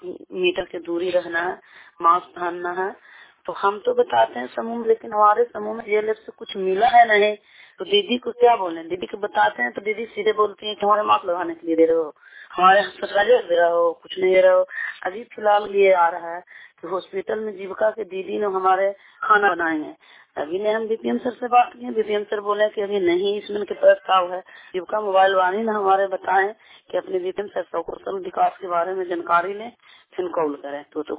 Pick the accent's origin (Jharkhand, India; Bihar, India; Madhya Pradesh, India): Bihar, India; Chandi; चंडी प्रखंड के रहने वाले हैं। पंचायत मेरा राउत है, जिला मेरे ललंदा है।